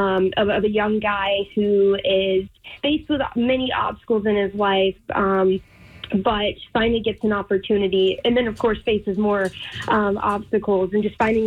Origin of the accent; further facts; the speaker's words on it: Mississippi, United States; So I grew up in Mississippi, so this movie is super special to me.